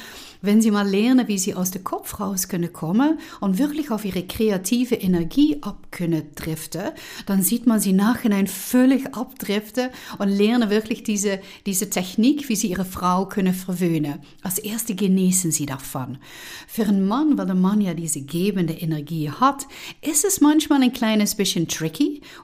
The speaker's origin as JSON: {"language": "German", "country": "Netherlands", "second_language": "German", "said": "wie ich als Niederländer"}